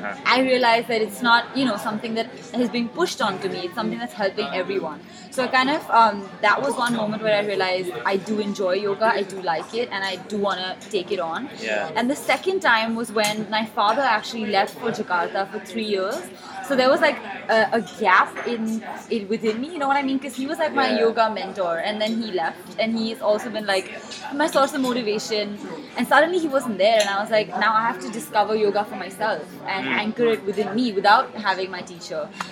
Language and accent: English; Mumbai, Maharashtra, India; and I'm from Bombay, India.